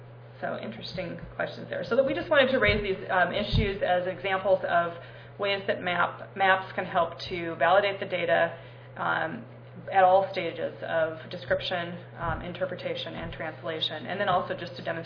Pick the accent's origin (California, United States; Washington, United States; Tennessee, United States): Washington, United States; Seattle; I'm from Seattle. I hope when you come to Seattle, you eat in our restaurants.